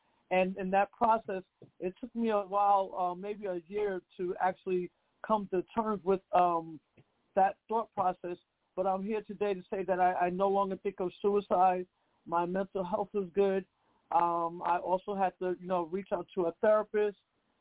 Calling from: New York City, New York, United States; I'm calling from New York City.

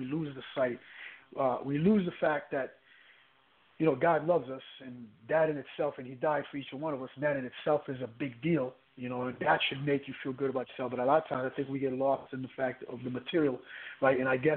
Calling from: San Diego, California, United States; calling from California, San Diego.

